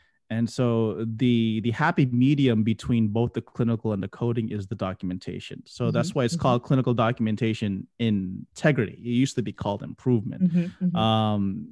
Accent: Florida, United States; now in Central Florida, United States; I moved up here to Central Florida, because I'm originally from South Florida.

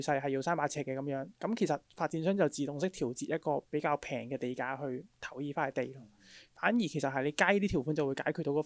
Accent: Hong Kong; 其實依個政策本身咧都係幾值得我哋香港人關注嘅

